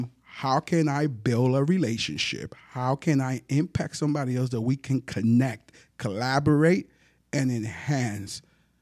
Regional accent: Puerto Rico; English is a second language; now in New York, United States; So here I come from Puerto Rico. I get dumped into the South Bronx, which was strictly African-American and Puerto Ricans, right? I don't fit none. I ain't listen to hip hop and didn't speak English

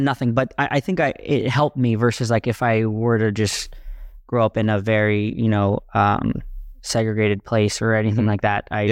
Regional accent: Santa Monica, California, United States; For me, growing up in Santa Monica, it was a melting pot of so many mm-hmm. different people and races and, you know, even financial classes.

